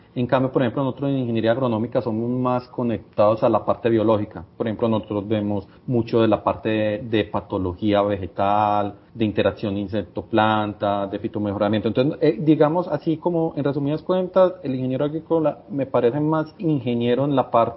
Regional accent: Medellín, Antioquia, Colombia; Pues yo soy de Medellín, nací y crecí en Medellín, sin embargo, pues toda la familia de mi papá es de Entre Ríos, entonces pues, yo pasaba mucho mis vacaciones allá, en Entre Ríos, en Santa Rosa de Osos, entonces siempre he estado como muy ligado al norte cercano

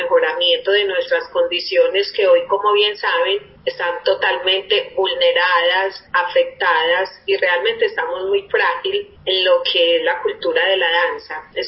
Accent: Medellín, Antioquia, Colombia; Pero a nivel general todos somos, digamos, que de Medellín y Antioquia.

